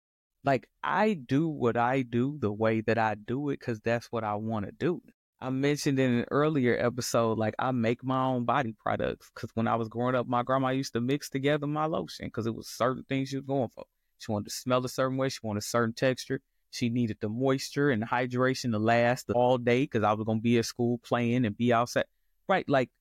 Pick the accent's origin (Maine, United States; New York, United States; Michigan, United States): Michigan, United States; Detroit; one of the biggest blessings of me growing up in Detroit around pretty much nothing but Black folks was that I never felt like I had to compete with Blackness as the centerpiece of the fight.